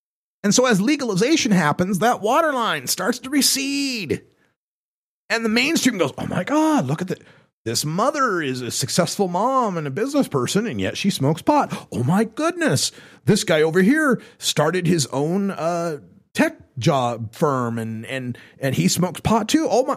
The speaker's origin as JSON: {"language": "English", "region": "Idaho", "country": "United States", "tie": "born or raised there", "said": "a place surrounded by marijuana reforms, and that is my home state of Idaho."}